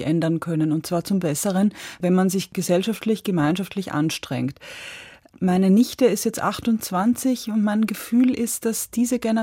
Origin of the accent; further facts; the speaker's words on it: Austria; Ich habe auch als Österreicherin da immer ein etwas anderes Verhältnis dazu gehabt